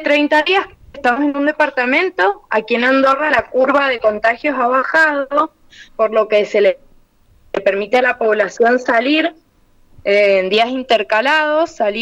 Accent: San Rafael, Mendoza, Argentina; nosotros somos una familia de San Rafael que justo estábamos de vacaciones.

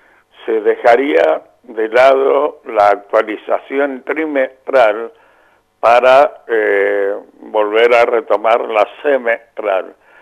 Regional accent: Argentina; esto nos preocupa más que como jubilados, como argentinos

